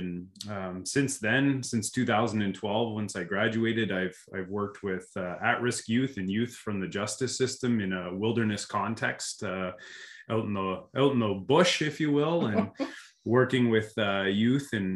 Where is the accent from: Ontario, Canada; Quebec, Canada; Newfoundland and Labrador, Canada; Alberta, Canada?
Ontario, Canada; Lucan; Well, I grew up in Lucan, Ontario, where I spent most of my childhood. Attended Medway High School